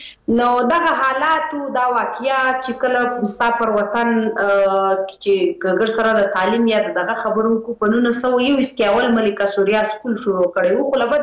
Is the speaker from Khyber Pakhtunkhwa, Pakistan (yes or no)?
yes; Khyber Pakhtunkhwa, Pakistan; زه ته دواړې د پښتونخوا وطن بچي یو دلته پاتې سوي یو دلته پیدا سوي یو